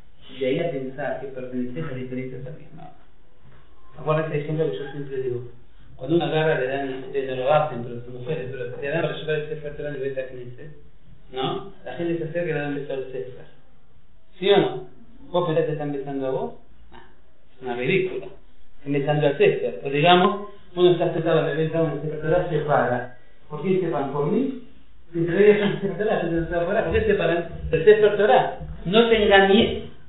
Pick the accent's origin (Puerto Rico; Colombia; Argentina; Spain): Argentina; Gente, yo soy de Argentina, así firme.